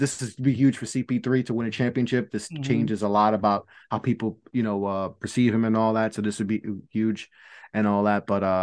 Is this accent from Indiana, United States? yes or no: no; New York, United States; Listen, listen, I'm a New Yorker, you Philly guy and all that.